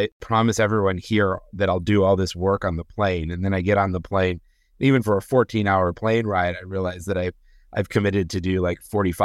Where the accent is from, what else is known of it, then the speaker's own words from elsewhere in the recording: Minneapolis, Minnesota, United States; I grew up in Minneapolis.